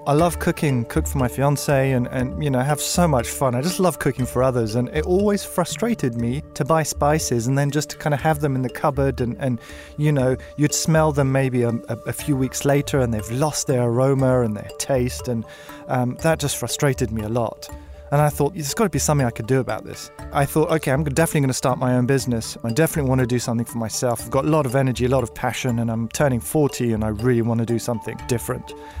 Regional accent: London, United Kingdom; I, you know, enjoyed being in the UK and living in London and being British, I also had this kind of strong cultural background.

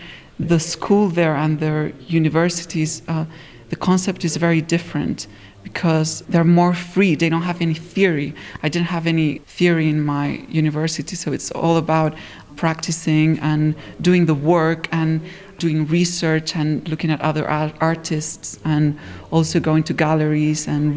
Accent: Madrid, Community of Madrid, Spain; born there; English is a second language; also born or lived in London; I was born in Madrid. And I lived in London for 4 years.

